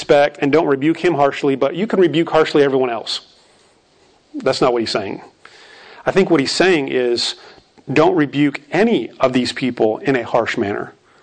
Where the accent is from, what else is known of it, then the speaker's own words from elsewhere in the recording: Arizona, United States; When I was growing up, I was a part of two churches during the time that I was growing up in Arizona.